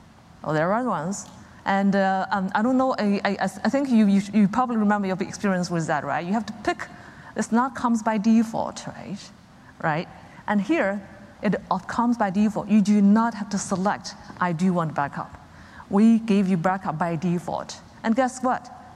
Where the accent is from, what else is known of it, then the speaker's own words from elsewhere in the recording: China; I just mentioned I come from China, right?